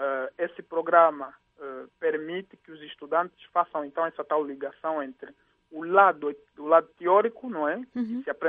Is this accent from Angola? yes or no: yes; Angola; Como angolanos, acho que é muito importante seguirmos esse programa